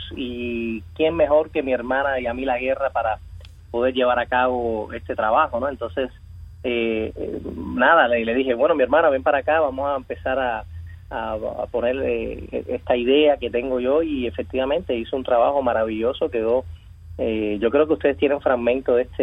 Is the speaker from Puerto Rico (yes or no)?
no; Cuba; moved away; como soy cubano